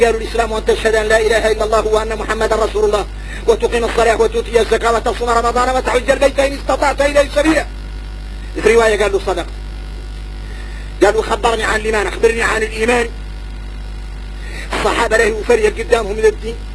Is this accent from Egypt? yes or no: no; Mauritania; احنا موريتاني